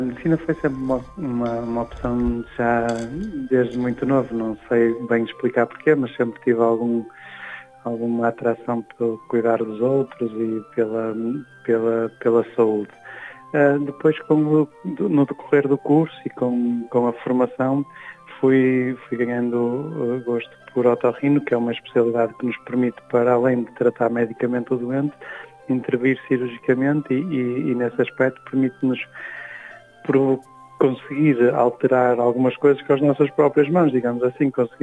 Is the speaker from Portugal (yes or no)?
yes; Figueiredo, Portugal; Eu nasci em Figueiredo, era uma freguesia bastante mais pequena e também menos urbanizada que atualmente